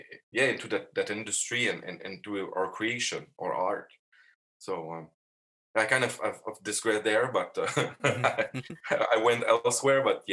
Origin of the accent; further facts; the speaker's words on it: Montreal, Quebec, Canada; we shot a movie in Montreal, we're French Canadian here